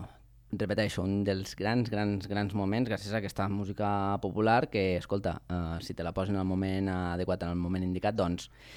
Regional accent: Els Guiamets, Catalonia, Spain; a la dels Guiamets, al meu poble, va ser una cosa... espectacular

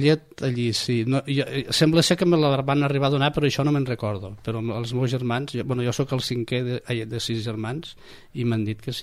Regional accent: La Pobla de Massaluca, Catalonia, Spain; born there; jo vaig néixer a la Pobla de Massaluca, això està a la Terra Alta, partim amb l'Aragó, o sigui, el poble que tenim al nord i el poble que tenim al... a l'est són ja de Saragossa, que és Falló i Nonasp

